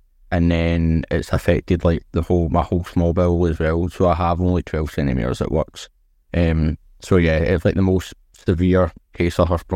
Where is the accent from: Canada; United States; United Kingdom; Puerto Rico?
United Kingdom; Greenock, Scotland; born there; I was born in Inverclyde, which is a hospital in Greenock, which is like, it's not like the main hospital in Glasgow, and kind of like one of the hospitals that's like outside of Glasgow where people go and like have babies